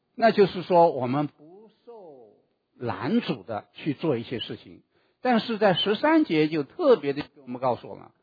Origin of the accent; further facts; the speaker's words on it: China; 我们中国人就是只要一大了就神了啊